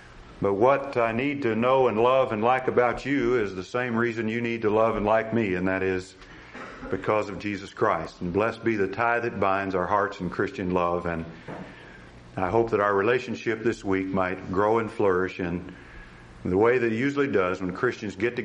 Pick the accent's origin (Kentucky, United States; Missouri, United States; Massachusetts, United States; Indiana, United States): Indiana, United States; Gary; I come from Gary, Indiana, which is the Chicago area